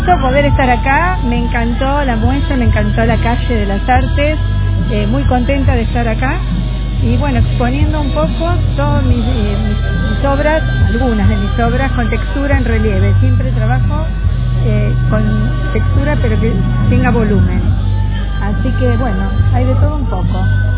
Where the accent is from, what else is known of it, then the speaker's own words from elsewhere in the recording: Buenos Aires, Argentina; Sí, somos dos amigas que venimos de Capital, de Palermo, Caballito